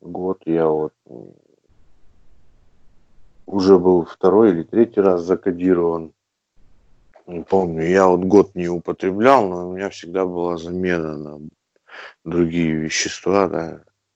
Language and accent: Russian; Pestovo, Novgorod Oblast, Russia; now in Veliky Novgorod, Russia; я решил остаться здесь, в Новгороде, обратно не ехать, ну, туда, откуда я родом, из Пестова. Ну, по причине, что, ну, это периферия